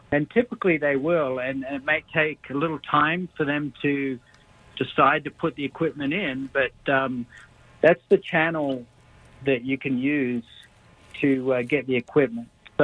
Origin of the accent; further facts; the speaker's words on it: Australia; I'm from Australia originally, and actually we've had these signals in Australia as long as I can remember.